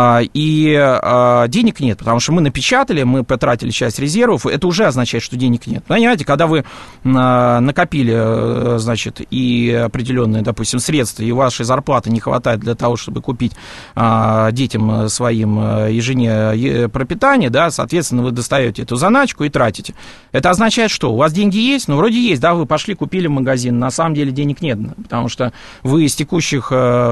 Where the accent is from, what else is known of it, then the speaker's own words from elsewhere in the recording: Saint Petersburg, Russia; я сам родился в Санкт-Петербурге, родился, учился, там, закончил тот же Ленинградский госуниверситет, поэтому, конечно, вы можете, тут меня спрашивали, откуда я. Ну да, я тоже из Петербурга